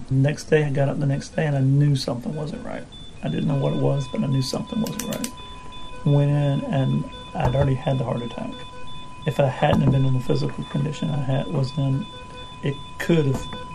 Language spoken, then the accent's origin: English; Dahlonega, Georgia, United States; I came from Delonico, Georgia.